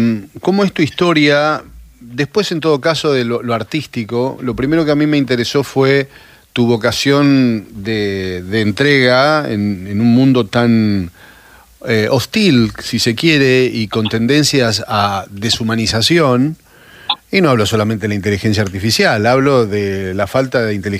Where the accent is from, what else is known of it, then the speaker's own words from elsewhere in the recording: Sunchales, Santa Fe, Argentina; Yo entiendo lo del pueblito, porque yo también salí de un pueblito y entiendo esa vocación. Yo soy de Sunchales en Santa Fe, cerca de alguna manera de Vialemacé